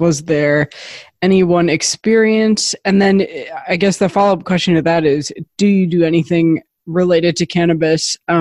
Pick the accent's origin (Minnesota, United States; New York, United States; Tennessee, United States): Minnesota, United States; I mean, I grew up in Minnesota. We're a fairly liberal state, but I mean, I still have a grandma that lives in northern Minnesota.